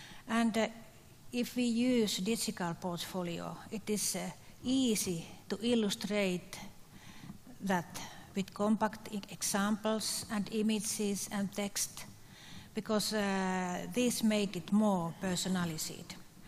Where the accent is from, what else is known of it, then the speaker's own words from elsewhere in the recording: Finland; English is a second language; I come from Finland.